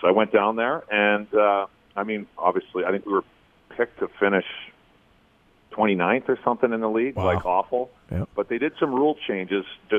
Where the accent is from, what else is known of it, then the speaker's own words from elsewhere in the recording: Alberta, Canada; Ended up beating my hometown team. I'm from just outside of Edmonton. We played Edmonton in the finals.